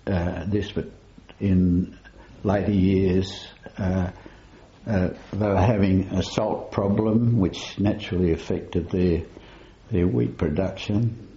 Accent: Kellerberrin, Western Australia, Australia; born there; I was born in Kellerberrin in 1920, 22nd of October.

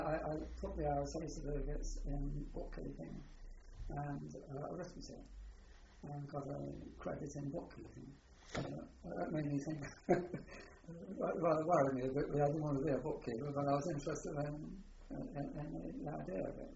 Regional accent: London, United Kingdom; born there; Yes, I was born in Fulham, in London, on the 3rd of August 1925.

